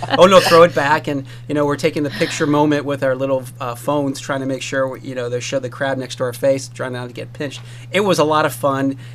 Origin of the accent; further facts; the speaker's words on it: East Coast, United States; I grew up in the East Coast. I was so happy we moved out here